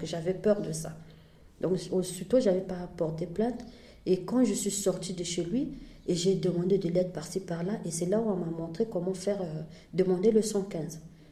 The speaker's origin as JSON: {"language": "French", "country": "Angola", "also_born_or_lived": "Portugal", "moved": "as an adult", "lives_now": "France", "said": "j'ai quitté l'Angola pour la France, donc le Portugal, la France. Ma destination était la France et je suis arrivée en France depuis 2014."}